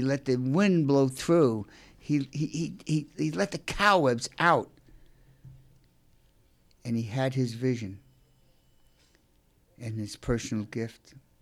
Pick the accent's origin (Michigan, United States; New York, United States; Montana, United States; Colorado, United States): New York, United States; Brooklyn; accent: Brooklyn; How did this happen that I wound up with a Brooklyn accent and you didn't?